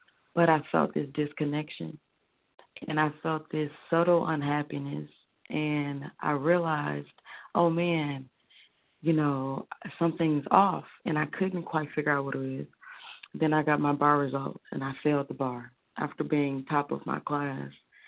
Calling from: Michigan, United States; Yes, I'm calling from Michigan.

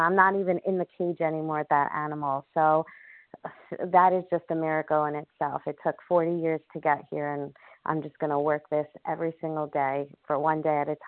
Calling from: New York, United States; Good morning, everyone. … from New York.

